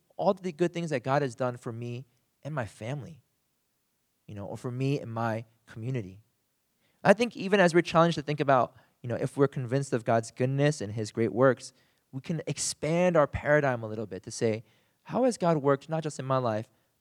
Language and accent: English; United States; as most of us, I think most of us here, we grew up in America in a pretty individualistic society.